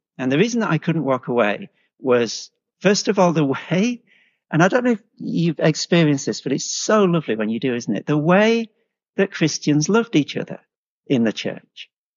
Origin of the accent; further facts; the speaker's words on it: England, United Kingdom; So yeah, I am English, as you could probably tell from the first word that I spoke.